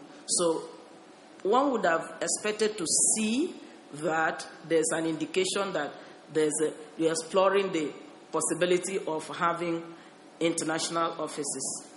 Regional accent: Nigeria; I'm speaking in my personal capacity. I'm from Nigeria

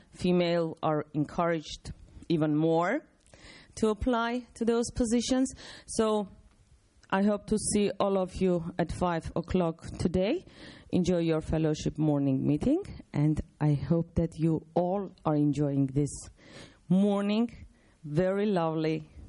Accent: Armenia; from Armenia.

